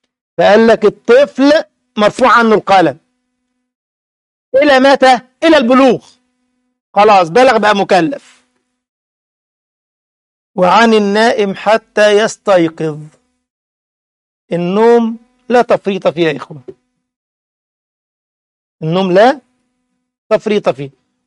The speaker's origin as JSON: {"language": "Arabic", "country": "Egypt", "said": "انت عندنا في مصر يقول لك ايه"}